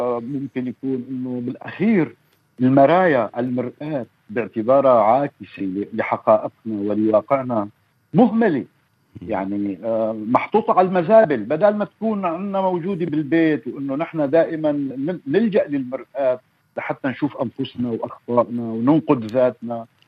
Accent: Syria; يعني مو بس نحن 23 مليون كسوريين يعني

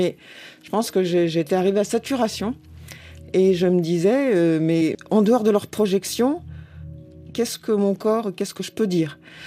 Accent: Châteauroux, Centre-Val de Loire, France; moved away as an adult; now in Paris, France; on m'a beaucoup demandé, pas à Châteauroux où j'ai été élevée, mais à Paris, à partir du moment où je suis arrivée pour étudier, d'où est-ce que tu viens? Et quand je répondais de Châteauroux dans le Berry

